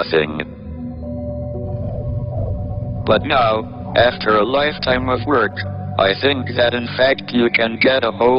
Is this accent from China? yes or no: no; England, United Kingdom; As I was growing up in England after the Second World War, it was a time of austerity.